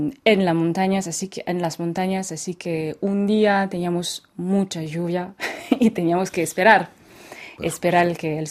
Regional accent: French Alps, France; En realidad es mi tierra, porque mi mamá viene del norte de Francia, pero crecí en los Alpes franceses.

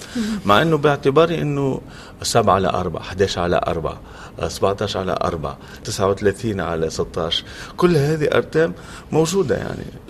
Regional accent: Tunisia; دائما بحب الرجوع إلى الأصل كتونسي

